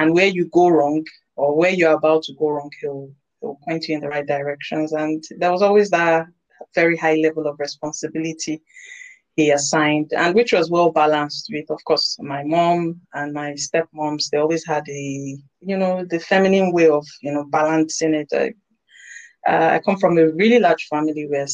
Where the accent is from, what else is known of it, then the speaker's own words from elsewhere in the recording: Lagos, Nigeria; I come from a very large family. I grew up in Lagos, Nigeria. Born here, bred here, trained here, work here. So yeah, I grew up in Nigeria